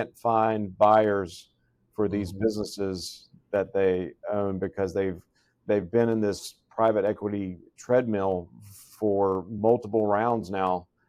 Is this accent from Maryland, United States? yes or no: no; Florida, United States; I grew up in South Florida, Michael.